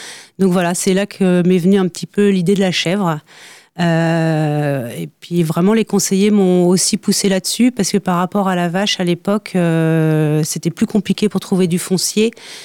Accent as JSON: {"language": "French", "region": "Brittany", "country": "France", "tie": "born or raised there", "said": "Ouais, j'étais originaire du Finistère. Quand je suis partie 2 ans en Savoie"}